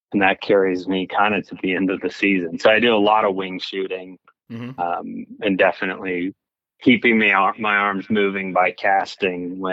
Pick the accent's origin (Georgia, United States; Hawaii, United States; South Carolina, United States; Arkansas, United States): Georgia, United States; Atlanta; Originally, I'm from Georgia, Atlanta, where I grew up hunting, fishing, camping, hiking, clays.